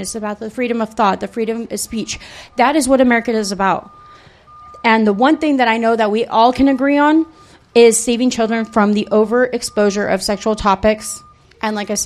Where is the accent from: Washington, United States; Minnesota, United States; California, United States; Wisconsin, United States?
California, United States; Ventura; I am a California native. I grew up in Ventura. I've lived in different cities all over the coast.